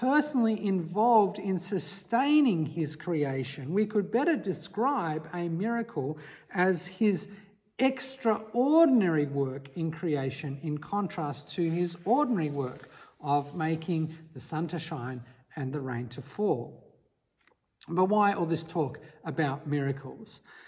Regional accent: Papua New Guinea; Well, I grew up in Papua New Guinea

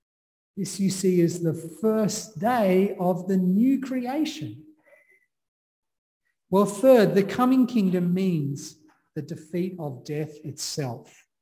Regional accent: Sydney, New South Wales, Australia; When I was a kid growing up in Sydney, I remember they would always auction the first box of cherries for the season.

